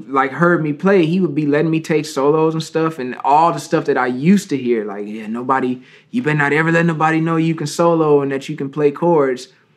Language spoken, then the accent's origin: English; Flint, Michigan, United States; now in Los Angeles, United States; like, where I come from, we say cuz in blood, but we're not gangsters. There are gangsters in Flint, but we just be like, what's cracking, cuz?